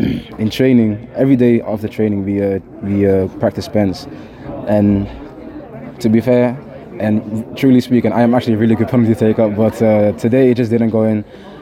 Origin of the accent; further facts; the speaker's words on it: Netherlands; English is a second language; moved away as an adult; also born or lived in England; So basically, I came from Holland. I'm from Holland. Born and raised in Holland.